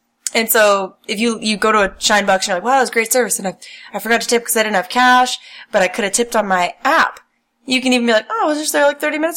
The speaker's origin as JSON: {"language": "English", "region": "Oregon", "country": "United States", "tie": "born or raised there", "also_born_or_lived": "California", "said": "California back to Oregon. And the drive up is like super, super long. It's like 1,500 or 1,700 miles back to my hometown."}